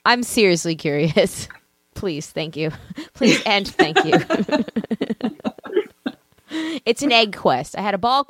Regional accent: California, United States; He's from New York and I'm from California.

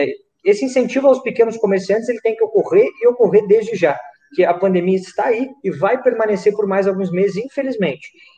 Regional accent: Curitiba, Paraná, Brazil; Eu, como curitibano, e tenho noção, jamais falaria mal da minha cidade.

